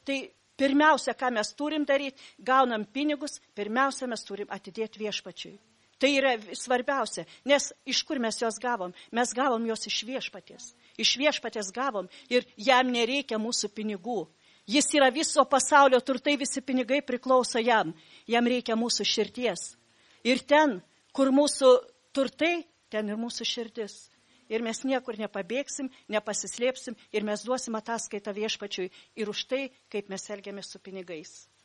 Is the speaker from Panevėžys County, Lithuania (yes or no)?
yes; Panevėžys, Panevėžys County, Lithuania; aš galiu pasakyti apie Panevėžio, kadangi mes iš Panevėžio, tai noriu tikrai paliūdyti.